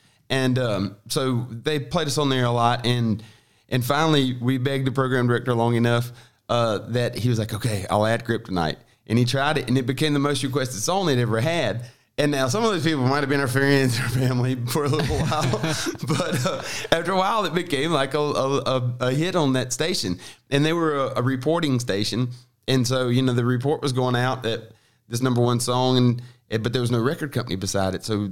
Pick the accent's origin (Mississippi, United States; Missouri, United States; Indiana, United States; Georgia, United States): Mississippi, United States; Biloxi; We were from South Mississippi, and we're from Biloxi, Mississippi, or Moss Point, Mississippi, but basically Biloxi, which is like halfway in between New Orleans and Mobile.